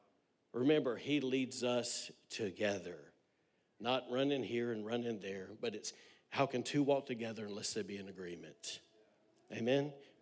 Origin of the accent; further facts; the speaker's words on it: the South, United States; she's from the Northwest, I'm from the South, so she says things like, yes, Mom, I say, yes, ma'am, right?